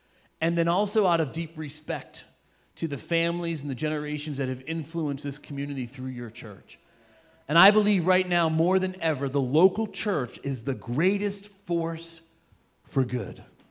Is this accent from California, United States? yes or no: no; Boston, Massachusetts, United States; born there; because we were up in the northeast in Massachusetts, and I was born in Boston